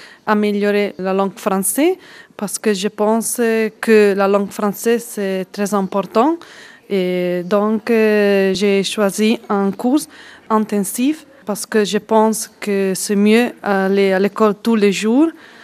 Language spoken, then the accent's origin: French; Italy; French is a second language; moved away as an adult; je viens d'Italie, j'ai 25 ans. Je suis venue avec mon fiancé parce qu'il travaille ici.